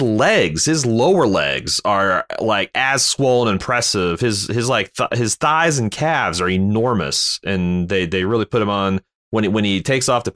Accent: Hong Kong; born there; He's been cranking out this shit since I was born in Hong Kong.

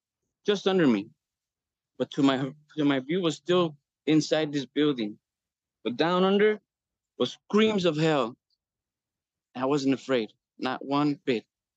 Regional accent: Chicago, Illinois, United States; And I was raised in Chicago, so I wasn't like the best kid.

